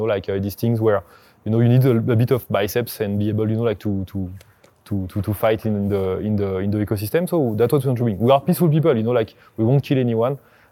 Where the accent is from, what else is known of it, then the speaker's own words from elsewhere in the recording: France; English is a second language; where I grew up in France